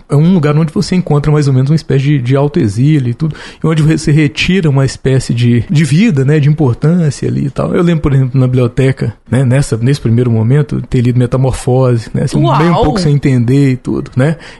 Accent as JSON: {"language": "Portuguese", "town": "Ouro Preto", "region": "Minas Gerais", "country": "Brazil", "tie": "born there", "said": "que Ouro Preto é uma cidade, eu nasci em Ouro Preto, né?"}